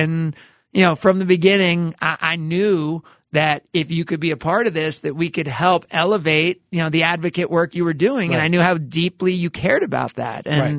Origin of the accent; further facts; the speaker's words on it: New Jersey, United States; now in Milwaukee, United States; I'm from the East Coast and I'm from Jersey.